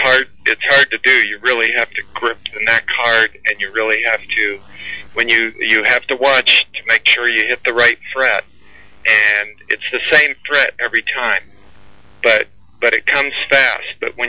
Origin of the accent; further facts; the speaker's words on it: Arizona, United States; now in Connecticut, United States; I'm from Arizona.